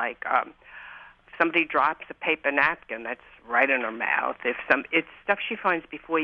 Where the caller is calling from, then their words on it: Huntington, New York, United States; from Huntington, New York.